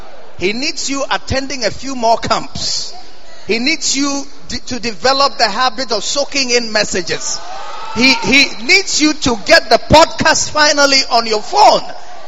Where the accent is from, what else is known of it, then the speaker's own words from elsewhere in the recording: Ghana; See, I'm from Ghana, you know.